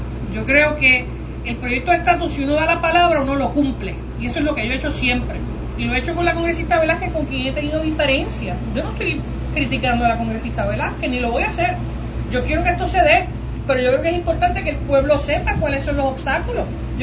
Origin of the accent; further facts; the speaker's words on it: Puerto Rico; A mí me enseñaron en Puerto Rico que cuando uno da la palabra, uno tiene que honrarla.